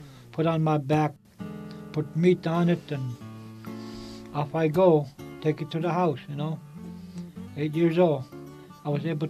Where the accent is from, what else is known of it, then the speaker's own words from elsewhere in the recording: King Island, Alaska, United States; also born or lived in Nome; I was born here in Nome, July 5, 1948. But I was raised at King Island. King Islanders, we do not know how long we've been living on King Island.